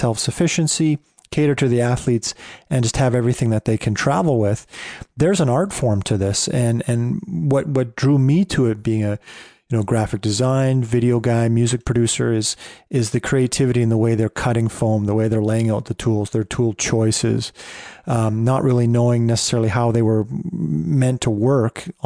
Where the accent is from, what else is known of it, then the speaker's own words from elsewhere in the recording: Canada; I'm a Canadian